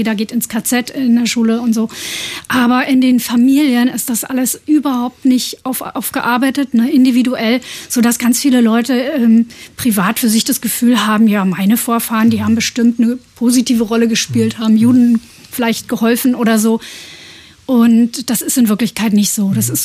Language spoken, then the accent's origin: German; East Germany, Germany; weil wir sind ja aus dem Osten